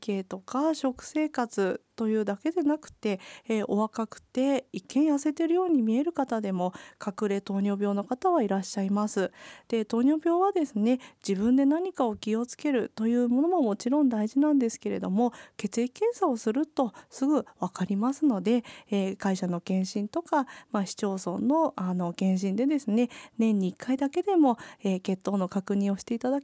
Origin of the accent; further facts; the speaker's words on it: Tochigi, Japan; 私も栃木県で生まれ育って車の運転毎日しますが